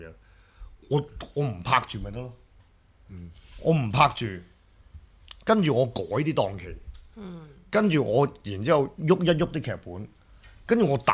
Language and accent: Cantonese; Hong Kong; 我們作為香港人呢，我們其實是挺不習慣這件事的